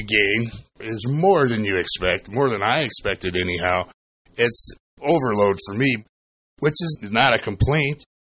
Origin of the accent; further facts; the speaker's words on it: Sheffield Village, Ohio, United States; I'm from Sheffield Village, Ohio. That's 25 miles west of, guess where? Cleveland.